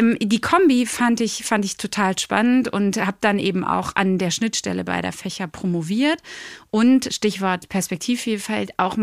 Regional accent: Rhineland-Palatinate, Germany; Ich komme aus einem ganz kleinen Dorf in Rheinland-Pfalz, wo wirklich wenig Menschen leben in Relation zu Berlin.

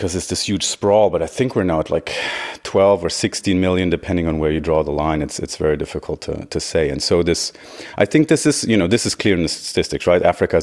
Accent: Göttingen, Lower Saxony, Germany; moved away as an adult; From Germany originally, from the area of Göttingen. And so, you know, I left Germany quite early in my adult life because I felt this is boring.

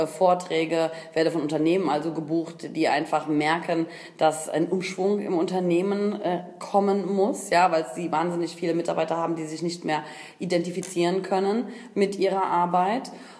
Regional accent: Koblenz, Rhineland-Palatinate, Germany; born there; Ja, ich bin 33 Jahre alt, gebürtig aus Koblenz, gar nicht so weit weg.

